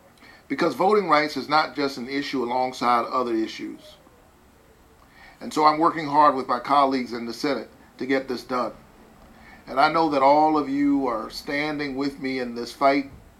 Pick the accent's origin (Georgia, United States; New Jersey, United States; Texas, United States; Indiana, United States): Georgia, United States; My home state of Georgia is ground zero for voter suppression.